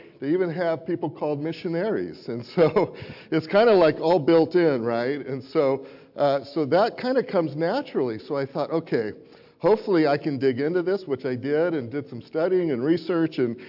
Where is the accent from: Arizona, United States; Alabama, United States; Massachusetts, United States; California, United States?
California, United States; Well, I'm from Northern California.